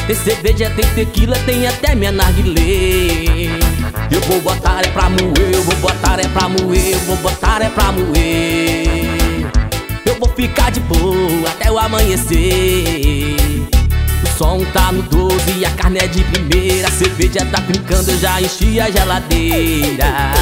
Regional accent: Canápolis, Bahia, Brazil; Alô, minha Bahia, Canápolis, Bahia aí, ó. Minha terra natal.

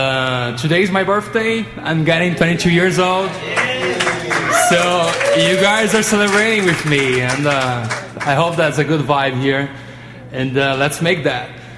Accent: South Region, Brazil; English is a second language; I'm from South of Brazil.

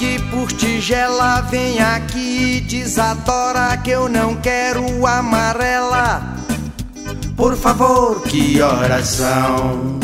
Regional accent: Goiás, Brazil; Não sou diabético, sou de Goiás.

